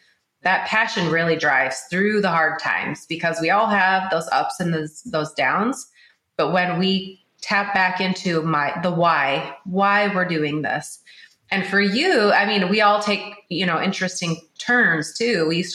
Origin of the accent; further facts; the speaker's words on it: Minnesota, United States; Yeah, I grew up in Minnesota, so not far from in the Twin Cities, so not far.